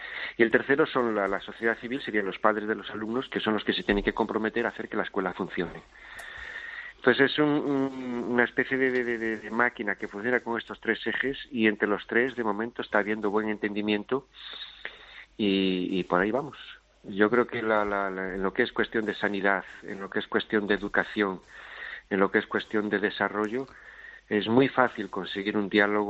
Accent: Spain; now in Chad; somos varios españoles.

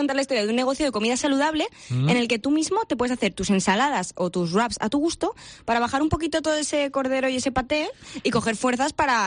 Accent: Valencian Community, Spain; Vamos, que a mí me parece un halago, ¿eh? Como valenciana.

